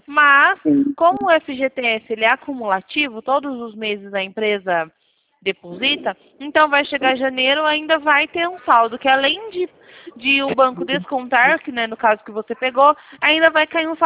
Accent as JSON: {"language": "Portuguese", "town": "São Carlos", "region": "São Paulo", "country": "Brazil", "said": "mas eu sou de São Carlos. É perto também."}